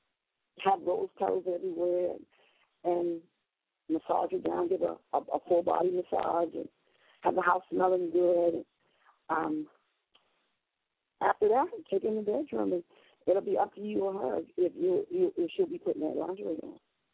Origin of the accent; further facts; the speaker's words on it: Savannah, Georgia, United States; I'm from Savannah, Georgia. I'm a country girl.